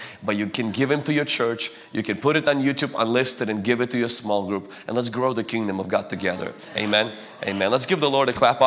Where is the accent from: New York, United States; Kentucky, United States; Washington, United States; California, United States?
Washington, United States; I'm from Washington State. And in Washington State, we have two campuses there.